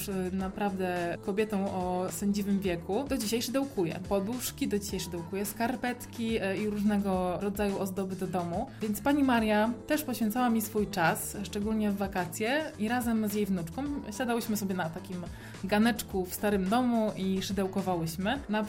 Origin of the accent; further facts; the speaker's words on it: Międzyrzecz, Lubusz Voivodeship, Poland; w Międzyrzeczu, w mojej rodzinnej miejscowości, zorganizowała zajęcia dla dzieci